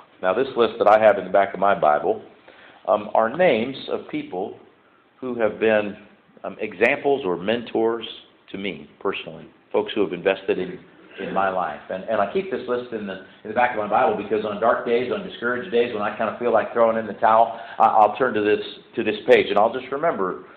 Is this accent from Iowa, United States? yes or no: yes; Iowa, United States; Now, my grandfather was a longtime Iowa farmer. I grew up in Iowa.